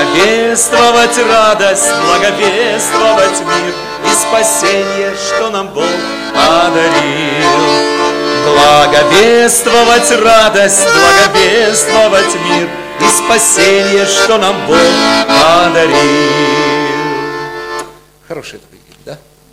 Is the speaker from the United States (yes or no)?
yes; Sacramento, California, United States; Я говорю, я тоже с Сакраменто.